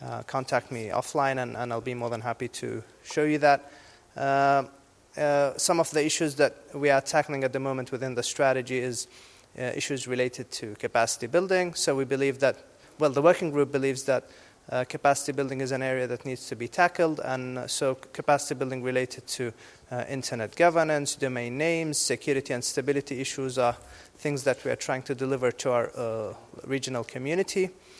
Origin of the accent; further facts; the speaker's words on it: Jordan; I'm from Jordan.